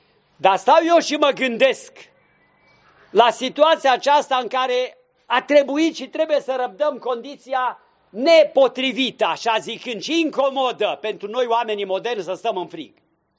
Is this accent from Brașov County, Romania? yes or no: yes; Ludișor, Brașov County, Romania; care în satul meu, Ludișor, din țara Făgărașului, se făcea noaptea